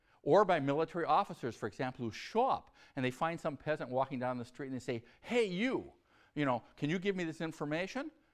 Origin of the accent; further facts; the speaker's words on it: Oregon, United States; or from Oregon, where I'm from Eastern Oregon, or from Wyoming